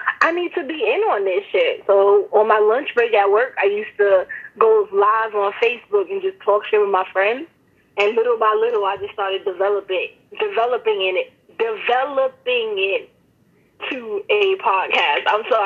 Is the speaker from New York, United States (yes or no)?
yes; Bronx, New York, United States; Like myself, I'm, you know, born and raised in the Bronx.